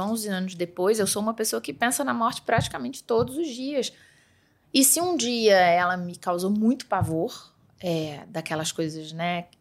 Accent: Petrópolis, Rio de Janeiro, Brazil; Nós somos de Petrópolis, mas foi por uma coincidência que a gente estava lá.

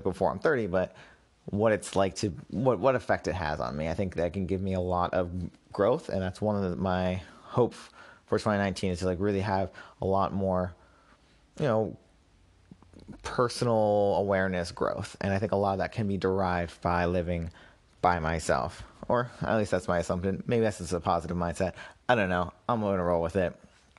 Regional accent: Massachusetts, United States; also born or lived in Brooklyn; Nope, I moved back to my home state of Massachusetts, back in Boston.

